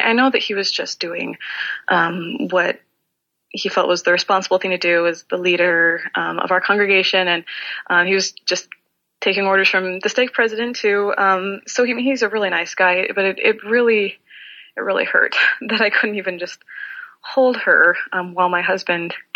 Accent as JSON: {"language": "English", "region": "California", "country": "United States", "said": "I am from Southern California, and I grew up Mormon and still am."}